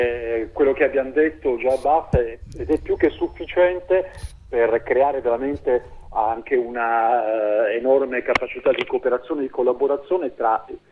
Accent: Sicily, Italy; ma penso nel caso da siciliano l'opposizione al ponte sullo stretto di Messina

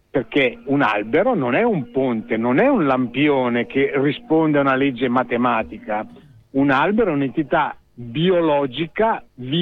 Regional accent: Varese, Lombardy, Italy; vengo da Varese.

